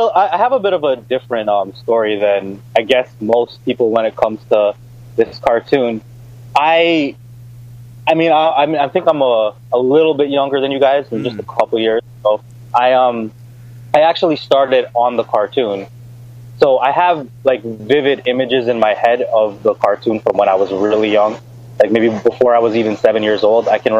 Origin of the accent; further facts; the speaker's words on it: Canada; I am definitely a Canadian.